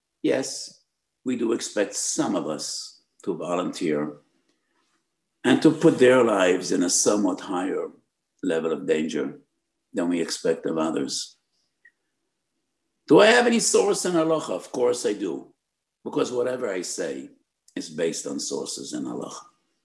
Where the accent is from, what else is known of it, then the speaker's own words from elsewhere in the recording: United States; So when I was growing up in America, it was Harlem or the South Bronx.